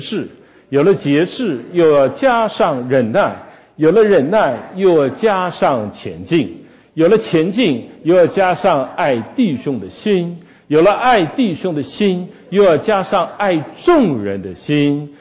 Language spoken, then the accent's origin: Chinese; China; 这我们中国人就会这样